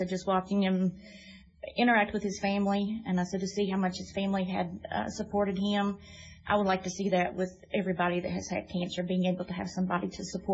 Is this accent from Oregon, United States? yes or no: no; Hillsville, Virginia, United States; I'm originally from Hillsville.